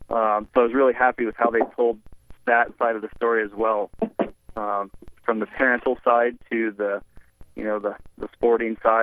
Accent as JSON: {"language": "English", "region": "Alaska", "country": "United States", "tie": "born or raised there", "said": "I grew up in Alaska, and my parents were not too aware of ski jumping"}